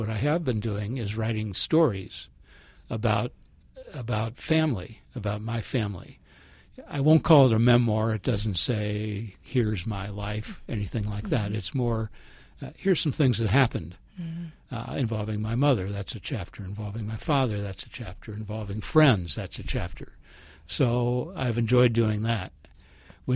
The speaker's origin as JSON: {"language": "English", "town": "St. Louis", "region": "Missouri", "country": "United States", "tie": "born or raised there", "said": "I grew up in St. Louis, Missouri, and was living there when I started writing, so went to some courses at the local university."}